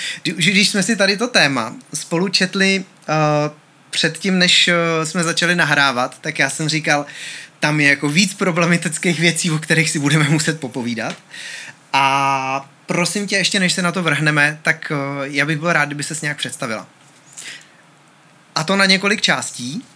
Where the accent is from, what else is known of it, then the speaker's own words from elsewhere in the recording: Prague, Czechia; Dobře, ale já jsem rozenej Pražák. Rozenej Pražák.